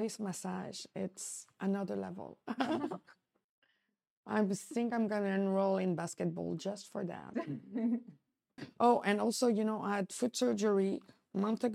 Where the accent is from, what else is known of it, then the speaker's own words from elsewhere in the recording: Paris, Île-de-France, France; moved away as an adult; also born or lived in Nice; now in Los Angeles, United States; Well, I was born in Nice, but I never lived there. So I grew up in Paris.